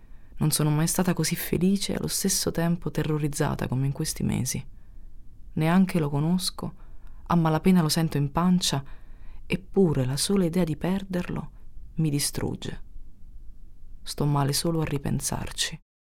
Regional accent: Naples, Campania, Italy; E lo dico da napoletana, eh.

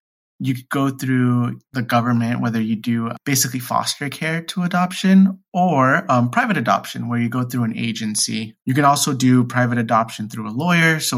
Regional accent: Texas, United States; being a gay man growing up in Texas, like in high school, I was like, oh, I'm never going to be a dad.

